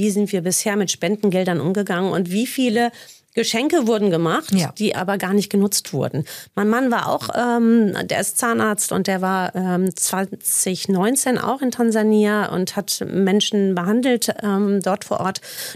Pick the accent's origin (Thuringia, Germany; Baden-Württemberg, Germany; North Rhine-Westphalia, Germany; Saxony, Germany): North Rhine-Westphalia, Germany; gebürtig sind wir aus dem Sauerland